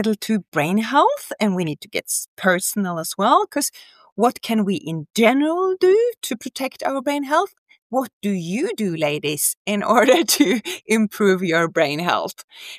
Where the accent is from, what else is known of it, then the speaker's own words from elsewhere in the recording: Norway; And I'm from Norway